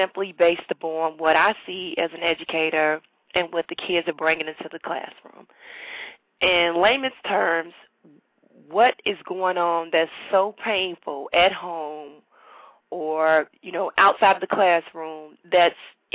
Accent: Gary, Indiana, United States; now in Detroit, United States; I am from Gary, Indiana, and I attended Central State University in Wilberforce, Ohio. And I guess my fate was to end up in Detroit

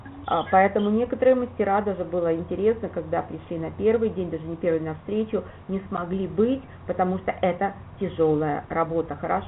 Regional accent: Kyiv, Ukraine; born there; так как я родилась в Киеве

